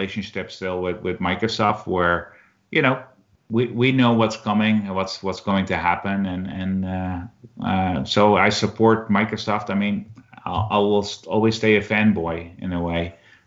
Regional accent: Eindhoven, North Brabant, Netherlands; English is a second language; TomTom was in the Netherlands in Eindhoven in my hometown.

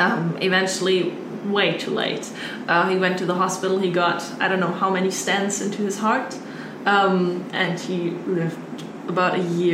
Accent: Munich, Bavaria, Germany; I'm from Munich. We have the Oktoberfest. So, Bavaria itself has a huge drinking and beer tradition, right?

